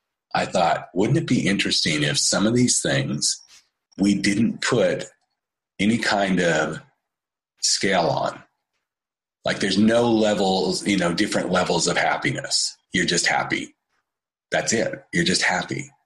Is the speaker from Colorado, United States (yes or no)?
yes; Colorado, United States; my dad is, and I grew up in Colorado, and he used to elk hunt